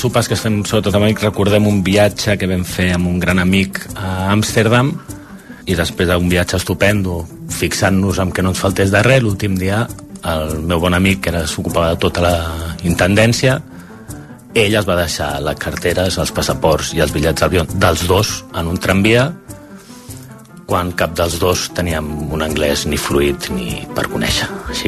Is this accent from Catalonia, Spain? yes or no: yes; Barcelona, Catalonia, Spain; tinc 41 anys, sóc de Barcelona